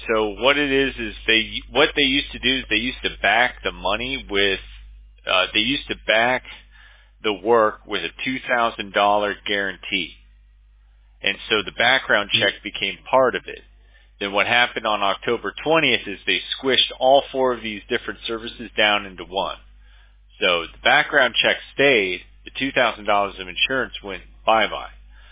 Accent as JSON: {"language": "English", "region": "Florida", "country": "United States", "tie": "born or raised there", "said": "Man, I mean, I grew up in South Florida. I grew up in a rough neighborhood too"}